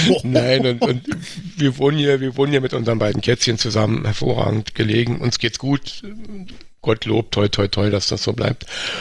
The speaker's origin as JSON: {"language": "German", "region": "Berlin", "country": "Germany", "tie": "born or raised there", "said": "So der Koffer in Berlin, ja, was verbindet mich noch mit meiner Heimat?"}